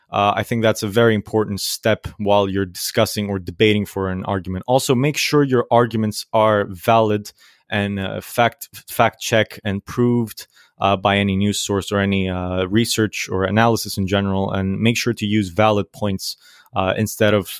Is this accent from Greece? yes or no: yes; Greece; I am 17 years old. I am from Greece.